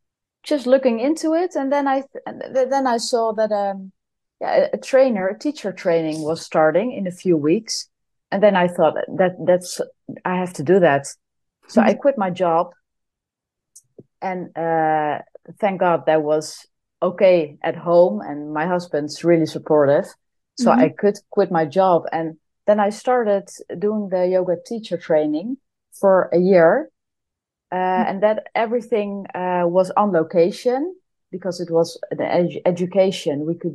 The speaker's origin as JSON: {"language": "English", "town": "Leiden", "region": "South Holland", "country": "Netherlands", "tie": "born or raised there", "also_born_or_lived": "Amsterdam", "second_language": "English", "said": "I was born in Leiden in the Netherlands. And then I moved out of the house when I was 18 to Amsterdam."}